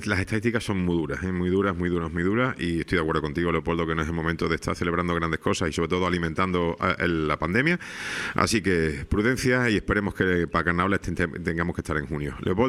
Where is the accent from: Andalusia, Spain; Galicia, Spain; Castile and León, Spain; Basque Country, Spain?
Andalusia, Spain; Seville; born there; Yo nací en Sevilla, pero me siento muy canario cada día.